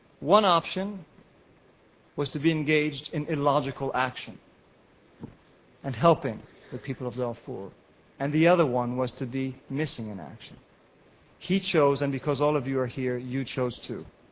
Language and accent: English; France; also born or lived in New York, United States; My father's Egyptian. I'm Jewish. I was born in New York. I was raised in France.